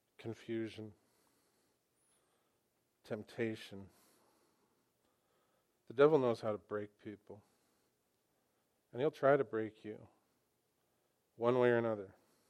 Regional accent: Vancouver, British Columbia, Canada; because I'm from Vancouver, sort of.

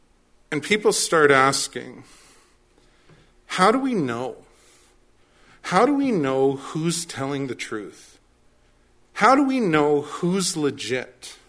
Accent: Quebec, Canada; accent: Quebecois; I speak with my Quebecois accent

